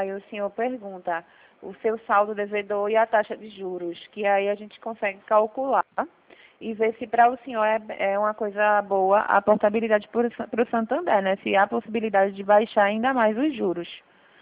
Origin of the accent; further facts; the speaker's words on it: Recife, Pernambuco, Brazil; Nós somos de Recife.